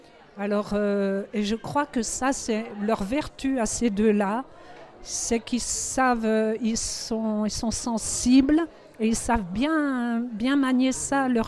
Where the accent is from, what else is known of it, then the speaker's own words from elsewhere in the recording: France; Et comme je suis française, mais je suis un peu gaumaise aujourd'hui.